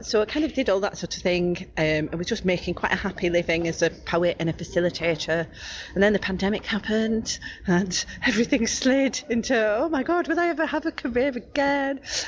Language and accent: English; Bradford, Yorkshire and the Humber, United Kingdom; So I grew up in Bradford, actually. I lived in Queensbury, did my A-levels, went off, wanted to become a newsreader.